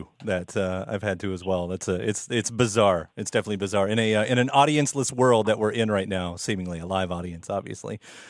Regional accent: Louisville, Kentucky, United States; Because it's like, it's I'm in Kentucky, I'm in Louisville.

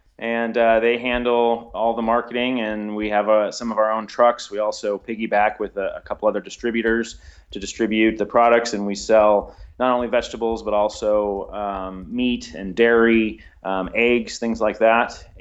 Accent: California, United States; No, I grew up in Northern California in a suburb of San Francisco, and we didn't do any really gardening of ourselves.

